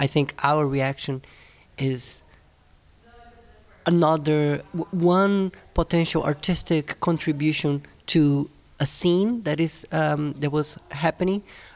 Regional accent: Brazil; English is a second language; I'm originally from Brazil, so I did a lot of editing for documentaries that went to the public broadcast in Brazil.

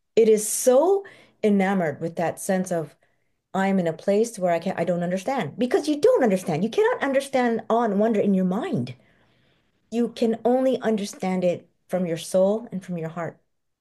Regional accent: Malaysia; now in Canada; like I'm from Malaysia, right? It's my culture. And I don't know it well, but I'm completely integrated into Canadian life, but it's still my heritage, right?

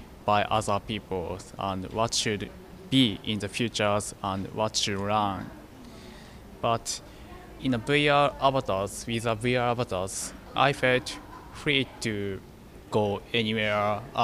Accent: Japan; I'm from Japan.

